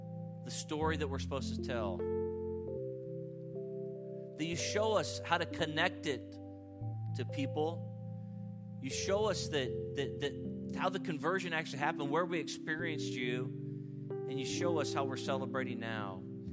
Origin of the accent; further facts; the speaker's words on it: California, United States; I was like, I was raised in California.